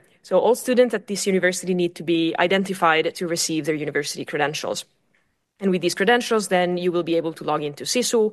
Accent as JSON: {"language": "English", "country": "Ukraine", "second_language": "English", "said": "We have spoken with my colleague also from Ukraine. I'm from Ukraine"}